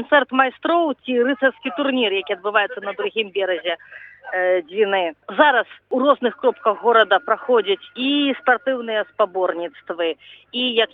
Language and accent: Belarusian; Brest Region, Belarus; знаходзіцца ў Брэсцкай вобласці. Так што свята скончыцца тут, але мы пачнём падрыхтоўку да новага свята ўжо амаль на маёй малой радзіме